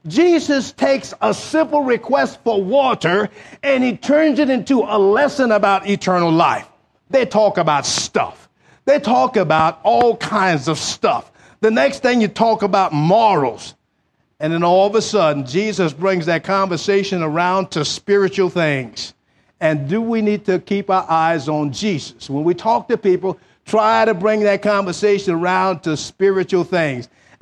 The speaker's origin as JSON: {"language": "English", "region": "the South", "country": "United States", "tie": "born or raised there", "said": "I can remember growing up in the South doing Jim Crow."}